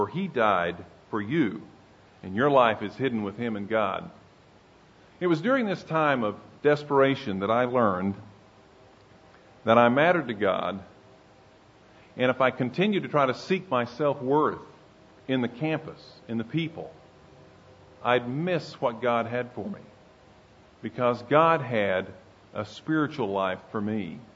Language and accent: English; Broken Arrow, Oklahoma, United States; Broken Arrow had about 8,000 people, came to OU, it was three times the size of my hometown, kind of felt overwhelmed, you know.